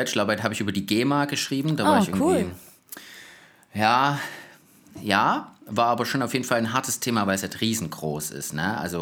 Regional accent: Saxony, Germany; born there; now in Hamburg, Germany; Also, geboren bin ich im Erzgebirge. Das ist jetzt im Moment ganz schön weit weg von dem Ort, wo ich gerade wohne, nämlich Hamburg.

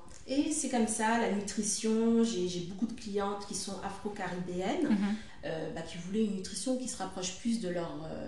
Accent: Guinea-Bissau; Moi, je suis originaire de la Guinée-Bissau, très exactement.

